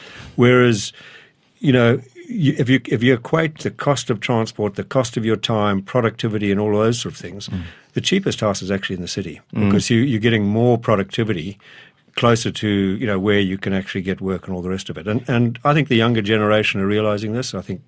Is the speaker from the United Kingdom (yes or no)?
no; Zimbabwe; I grew up in Zimbabwe.